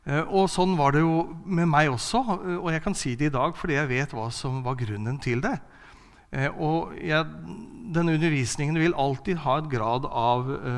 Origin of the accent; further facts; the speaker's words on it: Kragerø, Telemark, Norway; så vokste jeg opp i en menighet. Jeg kommer fra Kragerø, vokste opp i Frikirken i Kragerø.